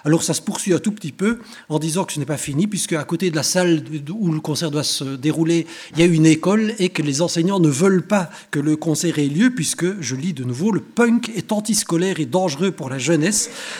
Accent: Belgium; défaut supplémentaire, je suis belge, je dis 78 au lieu de dire

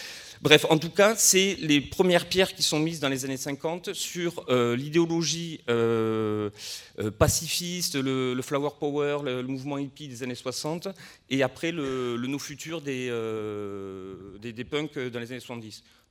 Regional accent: Toulouse, Occitanie, France; alors excusez mon anglais, hein, je suis de Toulouse

